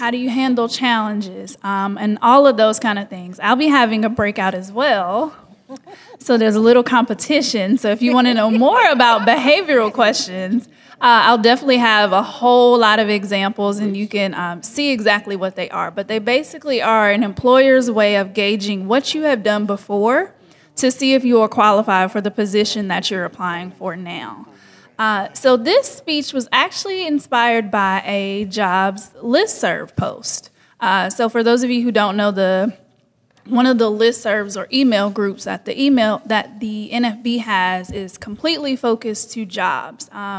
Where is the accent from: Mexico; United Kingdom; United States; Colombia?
United States; North Carolina; So, as Mr. Davis said … I am from North Carolina.